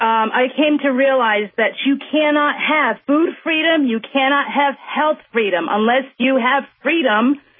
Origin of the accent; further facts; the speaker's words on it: Connecticut, United States; Hello, Robert. I am from Connecticut